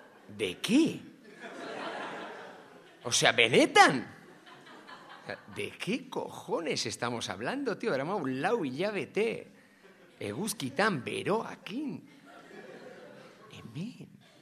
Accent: Basque Country, Spain; euskalduna naiz

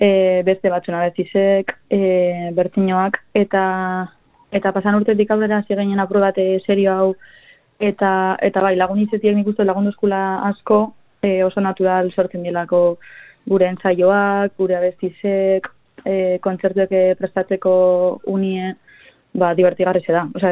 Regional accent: Gernika, Basque Country, Spain; bizkaitarra gara, gernikarra gara

